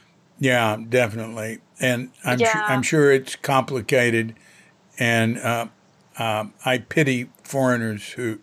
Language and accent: English; Fort Worth, Texas, United States; I'm from Texas, Fort Worth, Texas.